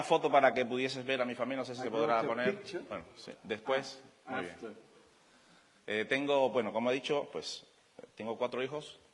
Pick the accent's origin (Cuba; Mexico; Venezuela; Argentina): Cuba; moved away as an adult; now in Spain; Cuando salimos de Cuba para ser misioneros en España